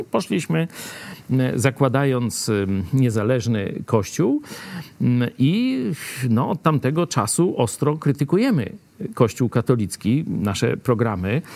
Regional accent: Lublin, Lublin Voivodeship, Poland; ponieważ choć jesteśmy z Lublina

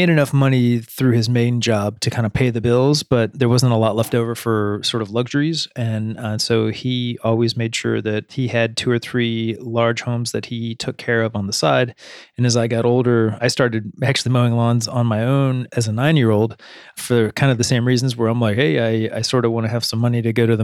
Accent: Akron, Ohio, United States; So I grew up in a medium-sized city in Ohio, Akron.

